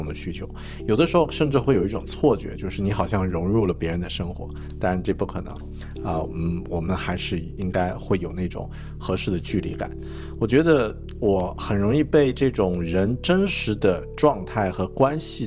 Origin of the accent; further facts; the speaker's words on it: Yunnan, China; 我的故乡云南